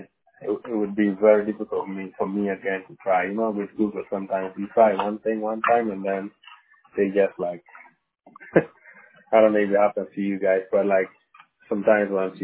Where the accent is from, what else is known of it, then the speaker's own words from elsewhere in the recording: Uganda; I'm from Uganda. I'm from Africa.